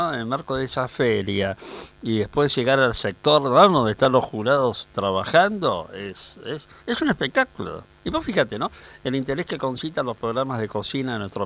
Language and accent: Spanish; Argentina; y como argentino, aprovecho para agradecerles